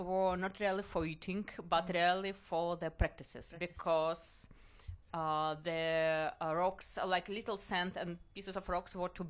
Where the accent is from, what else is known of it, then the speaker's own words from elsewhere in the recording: Russia; English is a second language; So myself, I was born and raised in Russia.